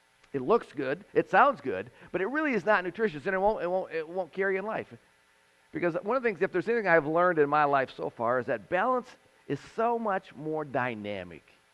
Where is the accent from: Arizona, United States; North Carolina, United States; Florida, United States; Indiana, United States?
Florida, United States; Anyways, I'm from Florida.